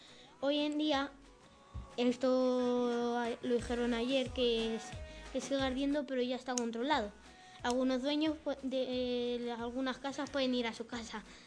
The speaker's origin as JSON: {"language": "Spanish", "town": "Ciempozuelos", "region": "Community of Madrid", "country": "Spain", "tie": "born there", "said": "Yo nací en Ciempozuelos. Ciempozuelos es un pueblo muy cercano a Seseña"}